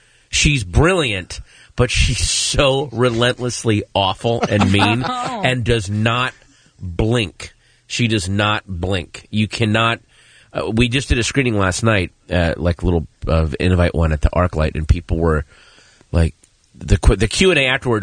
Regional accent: Virginia, United States; I grew up in Virginia. We had these summertime lightning storms.

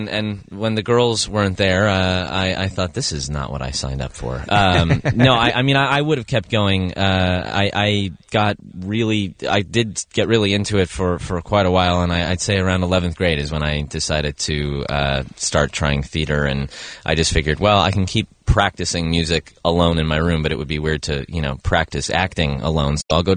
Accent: Los Angeles, California, United States; I grew up in Los Angeles, and I started playing piano and joined a bunch of bands

